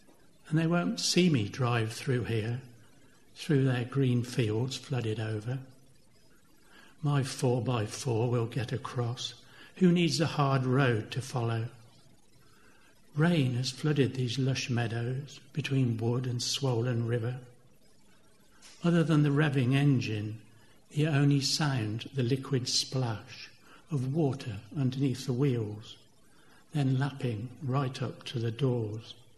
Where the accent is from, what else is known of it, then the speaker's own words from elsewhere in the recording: Evesham, West Midlands, United Kingdom; I come from Evesham.